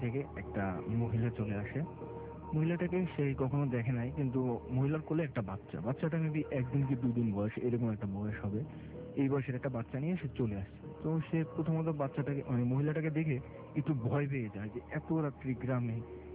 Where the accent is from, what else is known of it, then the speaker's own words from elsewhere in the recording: Dhaka, Dhaka Division, Bangladesh; আমি ঢাকা মহাখালী থেকে আসছি আমার হোম টাউন এই বোনাইতে